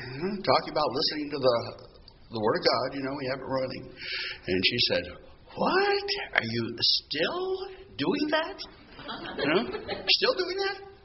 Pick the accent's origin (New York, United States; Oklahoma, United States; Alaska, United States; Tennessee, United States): Alaska, United States; moved away; I was born and raised in Alaska. And I had my 40th high school class reunion.